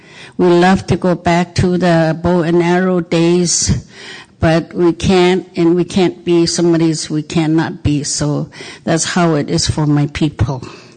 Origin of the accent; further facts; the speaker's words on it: Arctic Village, Alaska, United States; I'm from Arctic Village, Alaska. Arctic Village is like 110 miles northeast of Arctic Circle, interior, and by the river is Yukon, and then you go up in Chandler, and then east of Chandler is where the Arctic Village is at.